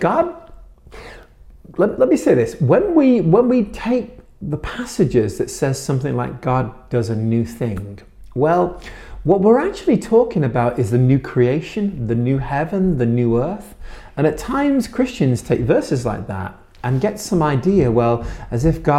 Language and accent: English; England, United Kingdom; now in United States; I grew up in England. We have lots of seasons in England and they're all horrible.